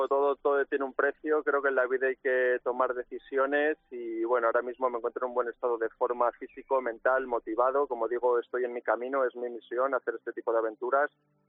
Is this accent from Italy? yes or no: no; Málaga, Andalusia, Spain; now in Madrid, Spain; Soy malagueño, sí